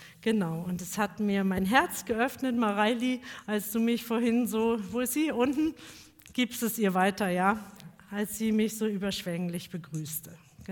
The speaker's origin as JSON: {"language": "German", "town": "Adelsdorf", "region": "Bavaria", "country": "Germany", "said": "ich komme aus der Nähe von Erlangen, da wohne ich, Adelsdorf, kennt fast keiner, aber da komme ich her."}